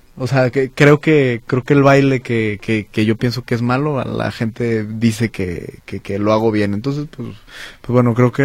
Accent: Monterrey, Nuevo León, Mexico; Ya lo presentamos en la ciudad de Monterrey, que es de donde vengo.

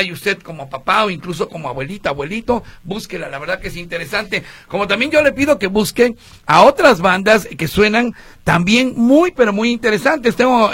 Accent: Veracruz, Mexico; yo como buen jarocho que soy

